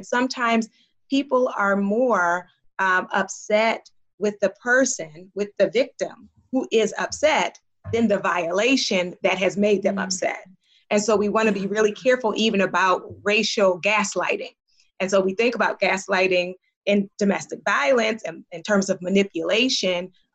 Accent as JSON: {"language": "English", "town": "Baltimore", "region": "Maryland", "country": "United States", "tie": "born or raised there", "said": "I'm an African-American woman. I grew up in Baltimore."}